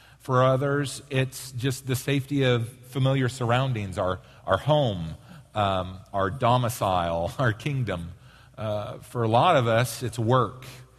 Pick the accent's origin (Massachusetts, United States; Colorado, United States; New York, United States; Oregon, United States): Oregon, United States; when my wife and I got married, and we're both from Oregon